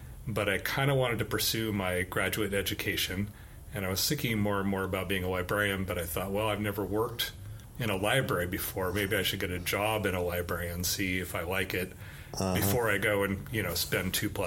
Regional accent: Eugene, Oregon, United States; And that was at University of Oregon. I'm from Eugene.

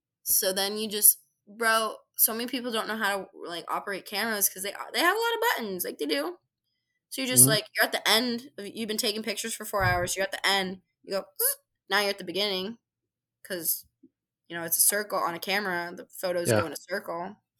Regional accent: Arizona, United States; I'm from Arizona, y'all.

